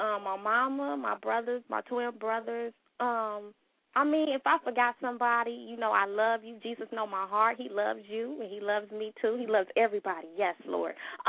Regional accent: Gary, Indiana, United States; I don't want to be ghetto because y'all know I'm from Gary

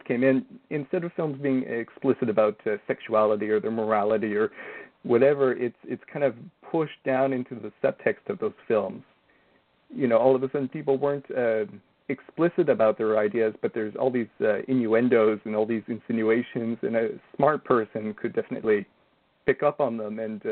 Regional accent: Czechia; Well, like I'm from Czech Republic.

